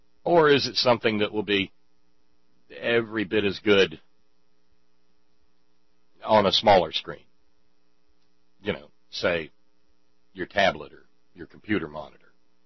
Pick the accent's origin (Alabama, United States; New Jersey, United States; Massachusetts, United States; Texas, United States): Alabama, United States; Now, when I was a kid growing up in Alabama, after I got to go see Jaws